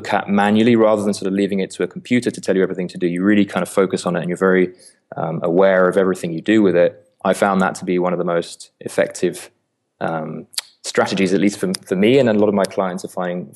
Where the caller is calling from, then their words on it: London, United Kingdom; I am calling out of London here in East London in my studio.